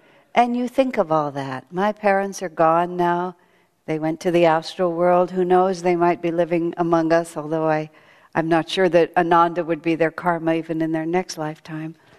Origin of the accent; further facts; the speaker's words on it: El Paso, Texas, United States; Thinking of myself growing up in El Paso, Texas, remembering 3839 Hillcrest Drive where we lived and looking out the window and just seeing the life that was there and the desert where we lived